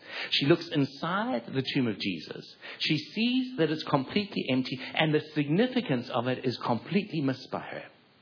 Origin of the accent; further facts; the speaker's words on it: South Africa; I come originally from South Africa